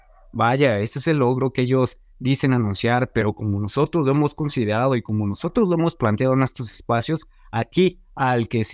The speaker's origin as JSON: {"language": "Spanish", "country": "Mexico", "said": "lo que tenemos que hacer como mexicanos"}